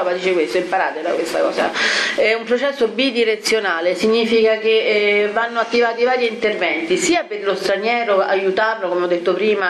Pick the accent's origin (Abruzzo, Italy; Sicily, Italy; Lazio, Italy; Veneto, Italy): Abruzzo, Italy; Capestrano; io sono abruzzese fra le righe, e mio padre è di Fagnano Alto, io sono nata a Capestrano